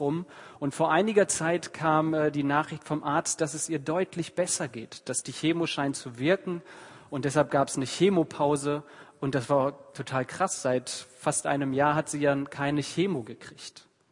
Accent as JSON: {"language": "German", "town": "Bielefeld", "region": "North Rhine-Westphalia", "country": "Germany", "said": "weil ich komme ja eigentlich aus Bielefeld"}